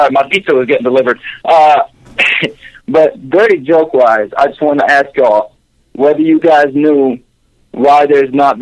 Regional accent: India; now in Arkansas, United States; I'm an Indian stand-up comic that lives in Arkansas.

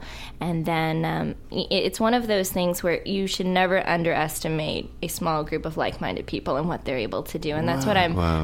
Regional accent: Virginia, United States; now in Los Angeles, United States; I've been here for 9 years, and I come from the East Coast and a small town in the South

